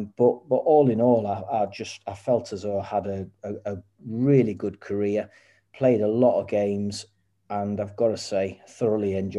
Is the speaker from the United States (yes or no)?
no; Carlisle, North West England, United Kingdom; I was brought up in Carlisle, way up in the north.